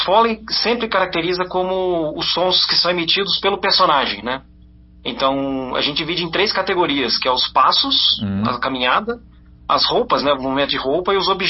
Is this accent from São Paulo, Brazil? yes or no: no; Belo Horizonte, Minas Gerais, Brazil; moved away as an adult; now in Curitiba, Brazil; Na verdade, eu sou de Belo Horizonte, né? Mas moro em Curitiba há uns bons 10 anos aí.